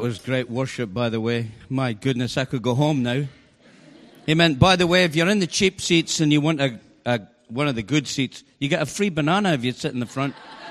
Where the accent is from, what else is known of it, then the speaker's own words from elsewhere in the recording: Banff, Scotland, United Kingdom; I come from Banff up in the northeast of Scotland.